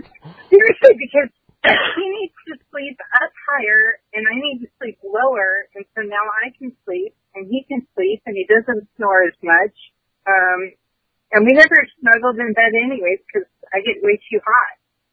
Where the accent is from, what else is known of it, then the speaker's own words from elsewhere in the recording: Santa Ana, California, United States; Well, I was born in Laguna Beach, but I grew up in San Amos.